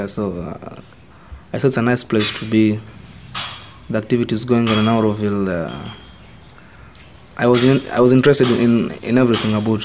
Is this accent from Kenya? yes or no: yes; Kenya; now in Erode, India; I'm a Kenyan.